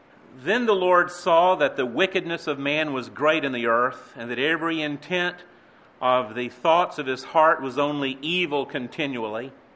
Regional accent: the South, United States; I come from the South where the word F-L-O-O-R is pronounced flow.

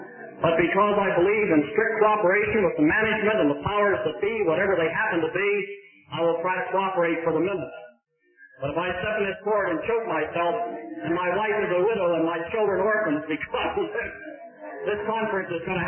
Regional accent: Pittsburgh, Pennsylvania, United States; born there; I knew it when I was a tiny child. Like when I was born in Pittsburgh many years ago

